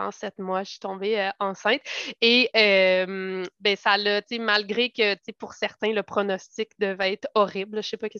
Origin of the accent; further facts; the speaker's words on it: Ontario, Canada; born there; Je suis née en Ontario d'un père militaire. Donc, mon père a été militaire pendant 21 ans. Donc, j'ai déménagé beaucoup.